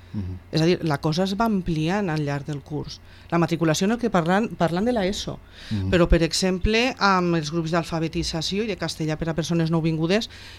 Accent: Almassora, Valencian Community, Spain; jo soc d'Almassora, perdó, no soc de Vila-real

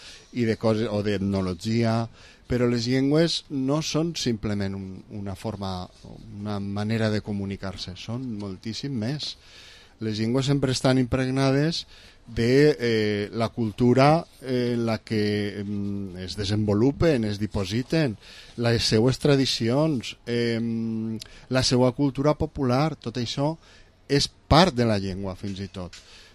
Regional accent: Valencian Community, Spain; fan bé al nostre patrimoni lingüístic com a valencians.

